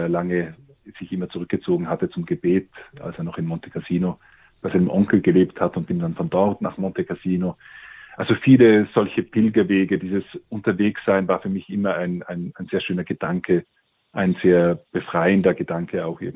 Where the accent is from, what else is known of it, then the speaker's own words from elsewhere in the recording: Austria; von meiner Heimat in Österreich aus.